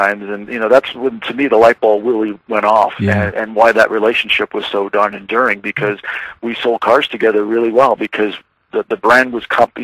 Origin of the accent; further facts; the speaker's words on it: United States; To me, it's kind of like the best of being American.